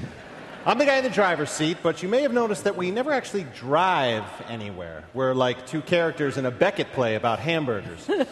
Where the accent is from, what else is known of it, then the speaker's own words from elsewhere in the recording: New York, United States; also born or lived in Chicago; I grew up in New York, I went to college, and I lived in Chicago for 15 years. I live in New York now, and so I just never learned how to drive.